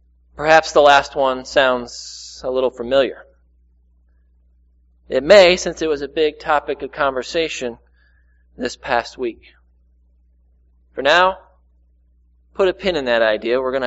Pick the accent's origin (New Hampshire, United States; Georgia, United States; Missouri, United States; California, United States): Missouri, United States; St. Louis; now in Kansas City, United States; I am from St. Louis. I don't know if you could tell with my family joining today. They didn't have to travel nearly as far as I did from Kansas City.